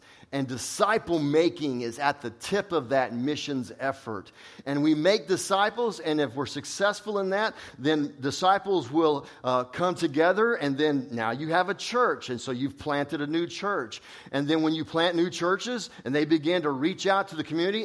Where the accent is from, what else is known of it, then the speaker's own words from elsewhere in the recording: Texas, United States; I'm from Texas, and I don't know if that makes you think, oh, yay, another person from Texas, or, oh, yay, another person from Texas.